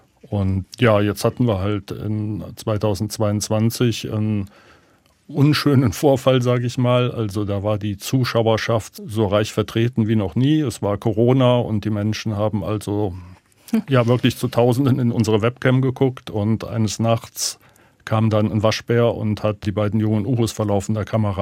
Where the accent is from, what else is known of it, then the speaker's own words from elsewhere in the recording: Bonn, North Rhine-Westphalia, Germany; also ich komme aus Bonn und die Eifel ist da nicht weit.